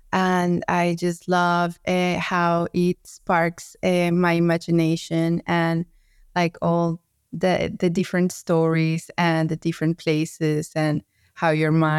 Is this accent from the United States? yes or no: no; Colombia; And we love it because it is from my country. I am from Colombia.